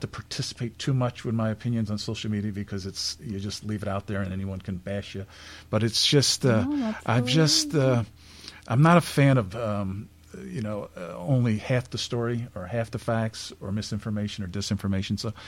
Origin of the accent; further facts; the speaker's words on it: Hudson, New York, United States; I grew up in Hudson, born in 1967.